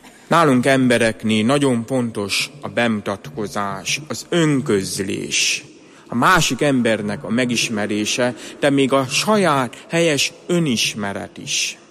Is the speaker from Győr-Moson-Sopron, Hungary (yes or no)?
yes; Mihályi, Győr-Moson-Sopron, Hungary; az én kis szülőfalom, ahonnan származok, Rábaközi Mihály